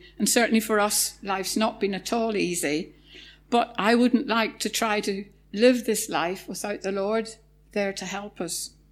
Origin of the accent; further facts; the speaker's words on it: Northern Ireland, United Kingdom; I grew up in Northern Ireland. I went to a congregational church from being a young child.